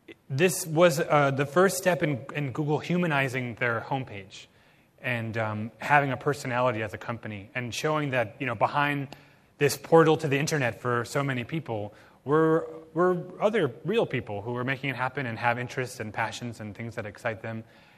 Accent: Indiana, United States; I am originally from Indiana, the middle of the country.

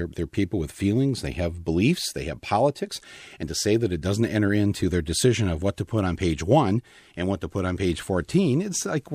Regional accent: Flint, Michigan, United States; people that I know, people that I grew up with in Flint, Michigan.

